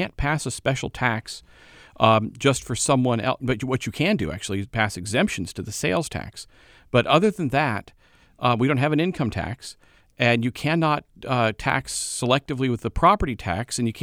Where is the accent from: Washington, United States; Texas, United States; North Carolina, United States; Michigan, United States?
Washington, United States; Seattle; now in Auburn, United States; Yeah, I live in Auburn. I was born in Seattle, and I'm a Seattle native. I've lived here my whole life.